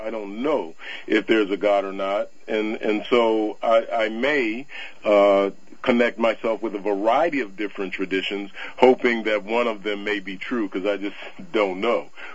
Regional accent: Washington, District of Columbia, United States; I did not see anything from that, but I tell you, I grew up in Washington, D.C., and you don't even want to know. There are 30 rallies a day.

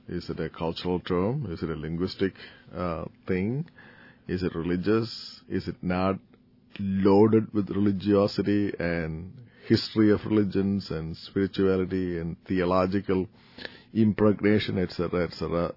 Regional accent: Kerala, India; English is a second language; moved away; I mentioned my home state being Kerala, where we speak a language.

